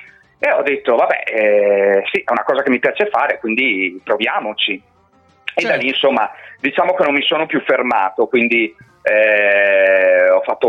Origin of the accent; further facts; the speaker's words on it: Trento, Trentino-Alto Adige, Italy; born there; sono un cantautore trentino, quindi sono nato a Trento ben 38 anni fa